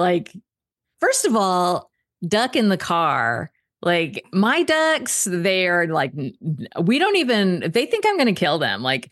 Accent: Texas, United States; there was one where I grew up in Texas

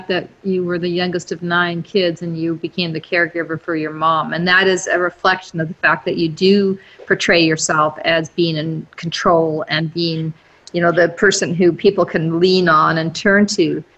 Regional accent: South Africa; I'm from South Africa, so I was raised in a very volatile nation that during apartheid.

